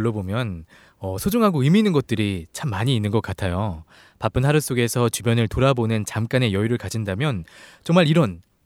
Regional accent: Seoul, South Korea; 저는 따뜻한 서울 남자

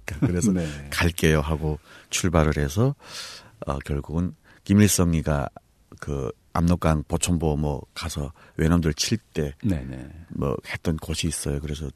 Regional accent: North Korea; moved away; 제가 탈북을 했는데

